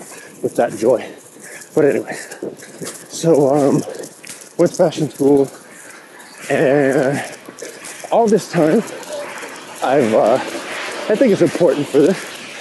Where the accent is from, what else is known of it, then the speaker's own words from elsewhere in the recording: California, United States; moved away as an adult; now in Barcelona, Spain; I'm originally from California. My parents are Mexican. I am from California, born and raised.